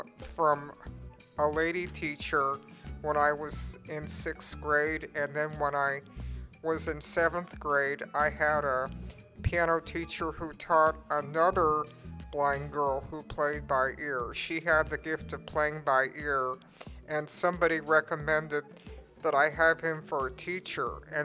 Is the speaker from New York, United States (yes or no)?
no; Portland, Oregon, United States; from Portland, Oregon